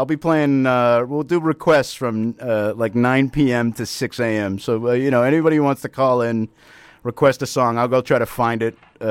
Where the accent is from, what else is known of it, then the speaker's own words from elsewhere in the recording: New England, United States; See, I came from New England where we during my birthday in 1978, there was like a giant storm.